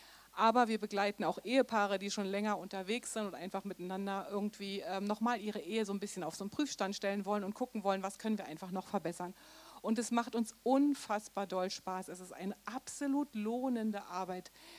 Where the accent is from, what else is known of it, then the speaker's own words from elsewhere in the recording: Berlin, Germany; Wir kommen aus Berlin, wohnen ein bisschen am Rand